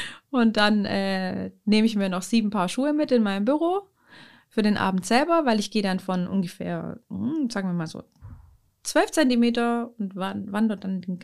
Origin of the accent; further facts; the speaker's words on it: Leinfelden, Baden-Württemberg, Germany; wir kommen ja von hier. Also ich bin in Leinfelden, nicht geboren, aber groß geworden.